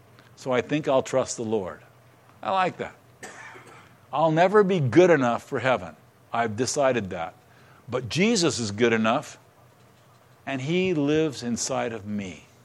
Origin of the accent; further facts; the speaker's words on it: Texas, United States; born there; I was born in Texas.